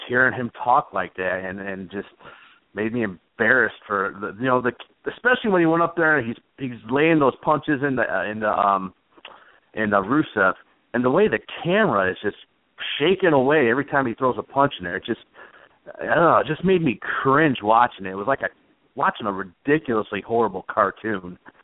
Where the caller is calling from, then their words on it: Chicago, Illinois, United States; from Chicago. How you doing?